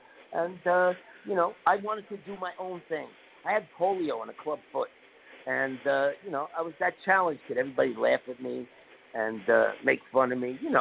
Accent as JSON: {"language": "English", "town": "East Harlem", "region": "New York", "country": "United States", "tie": "born or raised there", "also_born_or_lived": "Queens", "said": "Okay, I grew up in East Harlem. Yeah. So, and then Queens"}